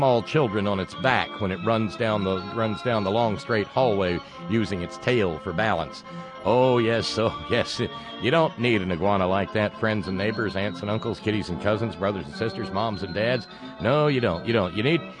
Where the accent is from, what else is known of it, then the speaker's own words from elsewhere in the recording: Alabama, United States; But down in my hometown, courtesy of one of my dearest, oldest friends, a fellow with whom I shared the nursery. In the hospital, time immediately following our birth back in the early 1960s. I found out via him that there in Northwest Alabama.